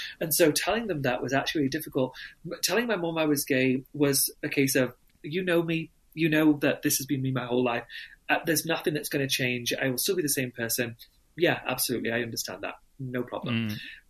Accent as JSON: {"language": "English", "town": "Doncaster", "region": "Yorkshire and the Humber", "country": "United Kingdom", "said": "I'm from South Yorkshire, a place called Doncaster."}